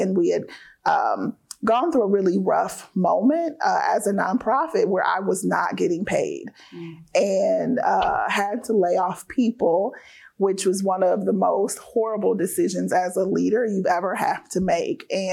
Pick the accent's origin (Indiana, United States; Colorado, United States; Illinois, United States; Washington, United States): Indiana, United States; So I was born and raised in Central Indiana. I was born in the 70s. I'm a 70s baby, so a little black girl in Central Indiana with a Muslim name.